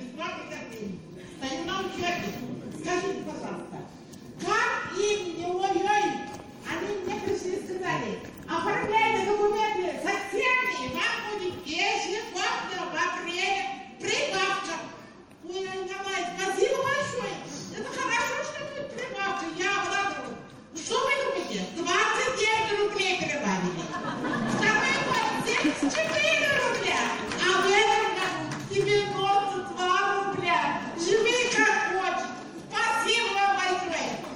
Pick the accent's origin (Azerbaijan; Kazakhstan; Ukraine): Kazakhstan; Baikonur, Kyzylorda Region; born there; Я родилась здесь, именно в Байконуре, в 48-м году.